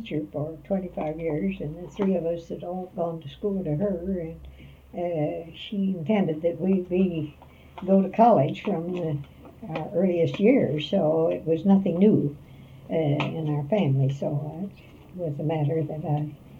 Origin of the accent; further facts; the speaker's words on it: Wabash, Indiana, United States; I was born in Indiana and lived there in Wabash until I graduated from high school.